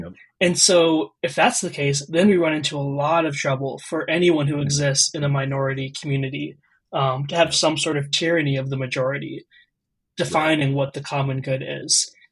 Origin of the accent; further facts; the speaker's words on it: Wisconsin, United States; also born or lived in India; I am an Indian American writer and theologian. I was born in northern India and brought to the U.S. By way of adoption before I was a year old. And so I grew up in the cornfields of Wisconsin.